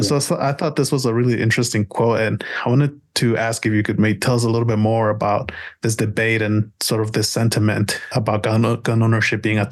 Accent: California, United States; now in Colorado, United States; Like I'm originally from California where they also have their lean on the stricter side

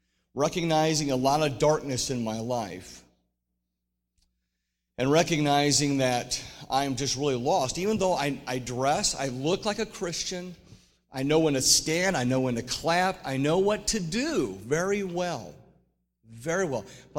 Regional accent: Hastings, Nebraska, United States; Years, when I'm going back to my hometown, Hastings, Nebraska, I would remember

